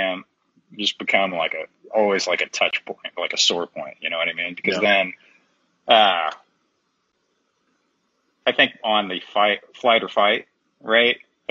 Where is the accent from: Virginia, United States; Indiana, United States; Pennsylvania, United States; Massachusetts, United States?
Indiana, United States; I grew up in Indiana, and Indiana does not have the greatest history, right?